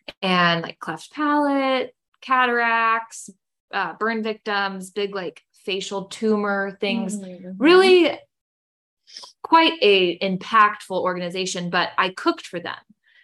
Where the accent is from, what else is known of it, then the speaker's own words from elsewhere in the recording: Rhode Island, United States; born there; but I was born in Rhode Island. My dad was military.